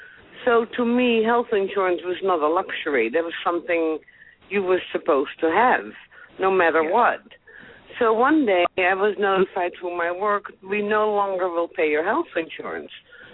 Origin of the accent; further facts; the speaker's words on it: Netherlands; English is a second language; also born or lived in Israel; now in United States; I'm from Holland